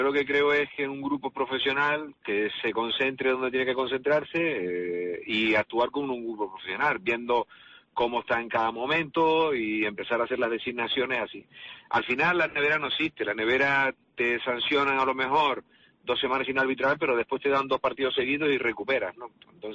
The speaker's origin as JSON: {"language": "Spanish", "region": "Canary Islands", "country": "Spain", "said": "nosotros que somos de Tenerife, defender lo nuestro"}